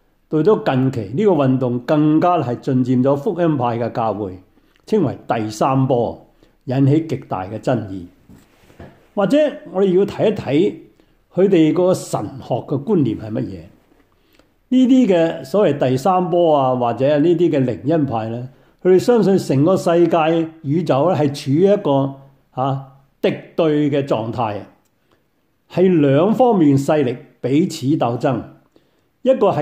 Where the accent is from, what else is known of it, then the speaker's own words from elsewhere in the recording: China; 我们所说的鬼是不是像我们中国人所说的鬼死后变鬼